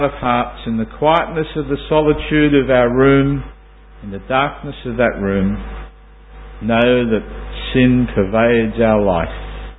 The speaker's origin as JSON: {"language": "English", "town": "Sydney", "region": "New South Wales", "country": "Australia", "tie": "born or raised there", "said": "one of the elders of the assembly that I grew up with in Sydney"}